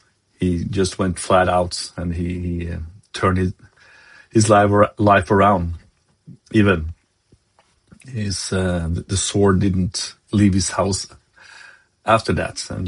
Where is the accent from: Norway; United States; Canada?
Norway; Vardal, Innlandet; first language Norwegian; English is a second language; So Norwegian is my mother language. I'm from Vardal in the middle of Norway.